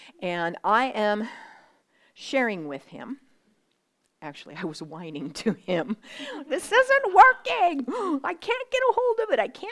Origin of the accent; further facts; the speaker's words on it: Ketchikan, Alaska, United States; If you don't know me, I am from Ketchikan, and so's Doug.